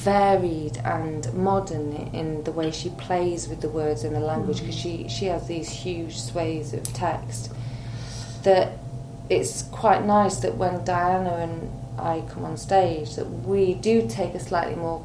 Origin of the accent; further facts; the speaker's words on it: Rotherham, Yorkshire and the Humber, United Kingdom; also born or lived in Devon / Liverpool; I'm from Rotherham originally, right. And then Devon for 10 years. So it's a bit of a hodgepodge. And then Liverpool, and I've worked a lot in Manchester, so really it sort of sways in between all these different areas and vernaculars. And, but when I get emotional, it gets a bit more northern.